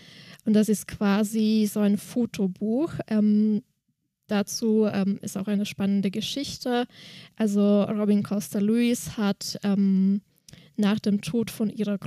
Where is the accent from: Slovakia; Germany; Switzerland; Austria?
Slovakia; first language Slovak; German is a second language; weil in meiner Muttersprache, also ich komme aus der Slowakei, heißt Poesiealbum